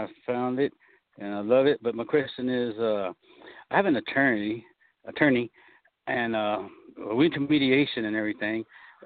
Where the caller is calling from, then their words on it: San Antonio, Texas, United States; Okay, I'm here in Texas, San Antonio.